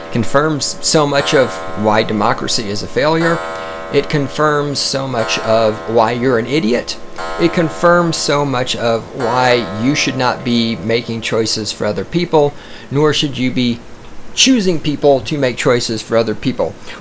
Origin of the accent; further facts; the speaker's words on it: the South, United States; I knew that, of course, being a Southerner and not being completely ignorant of history